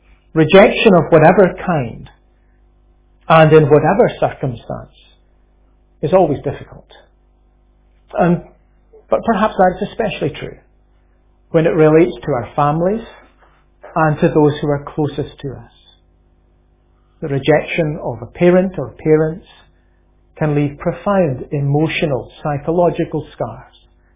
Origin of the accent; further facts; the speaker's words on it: Lesmahagow, Scotland, United Kingdom; When I grew up in Lismahago in South Lanarkshire